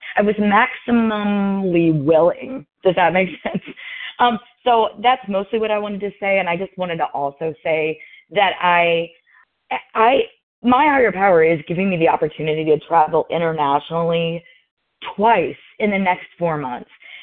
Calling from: Louisville, Kentucky, United States; I'm calling from Louisville, Kentucky.

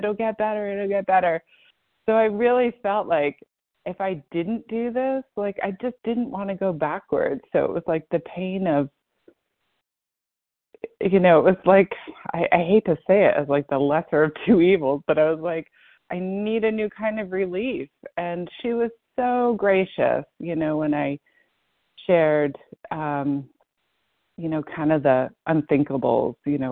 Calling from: Massachusetts, United States; I'm calling from Massachusetts.

